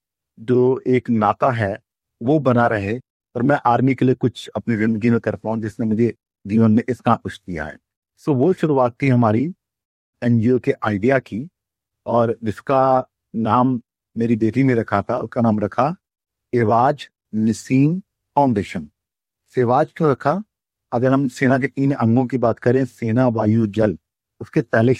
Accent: Delhi, India; born there; मैं दिल्ली में जन्मा हूँ, पैदा हुआ हूँ और एक साधारण परिवार से था।

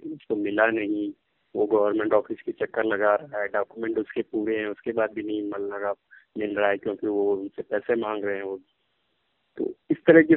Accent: Kanpur, Uttar Pradesh, India; मैं कानपुर का रहने वाला हूँ, कानपुर उत्तर प्रदेश में आता है, इंडिया के उत्तर प्रदेश में।

